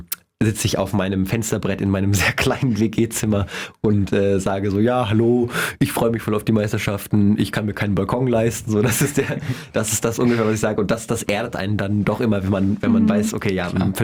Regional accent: Munich, Bavaria, Germany; born or raised there; also born or lived in Bonn

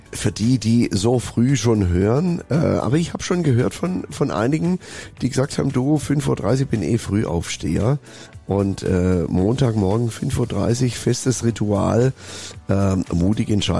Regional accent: Germany; now in Switzerland; Ja, weil ich bin ja Deutscher, lebe in der Schweiz, lebe hier gerne

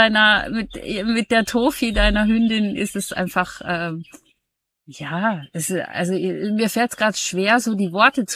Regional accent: Germany; also ich komme aus Deutschland, wohne zwischen Köln und Bonn

